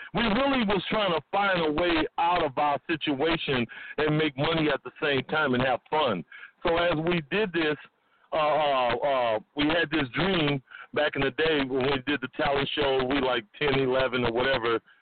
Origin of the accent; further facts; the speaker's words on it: New Orleans, Louisiana, United States; we're from New Orleans, Louisiana, right? We still got these accents.